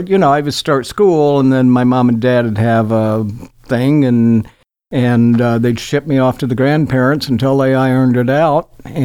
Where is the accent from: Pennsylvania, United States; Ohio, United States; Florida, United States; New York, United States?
Florida, United States; also born or lived in Oklahoma / Michigan; I was raised in Florida. I was raised in Oklahoma. I was raised in Michigan.